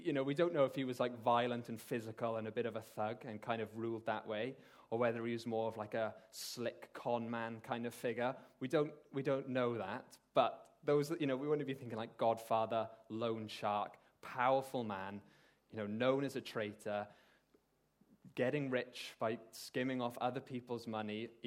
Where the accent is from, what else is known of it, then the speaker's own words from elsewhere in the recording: Swansea, Wales, United Kingdom; But because I'm from Swansea, I say Zacchaeus.